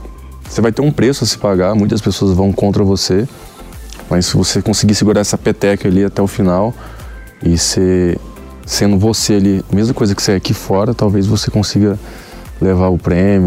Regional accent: Goiânia, Goiás, Brazil; now in São Paulo, Brazil; Eu era anônimo, saí de Goiânia, tive que mudar para São Paulo justamente por esses motivos, entendeu?

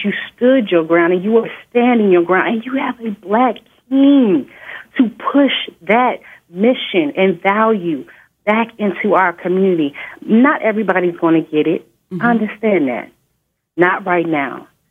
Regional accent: Inglewood, California, United States; I grew up in Inglewood, California.

